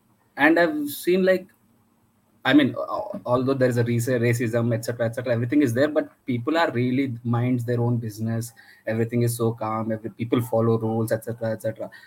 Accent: Hyderabad, Telangana, India; So I'm from Hyderabad.

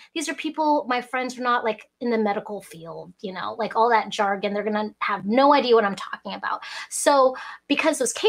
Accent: Hong Kong; born there; I was born in Hong Kong.

